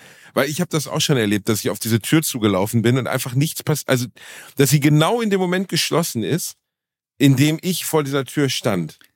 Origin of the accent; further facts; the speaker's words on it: Gelsenkirchen, North Rhine-Westphalia, Germany; Aber ich komme ja auch aus einem harten Pflaster. Ich komme aus Gelsenkirchen, der Stadt, die von den englischen Fans als dreckiges Pissloch bezeichnet wird.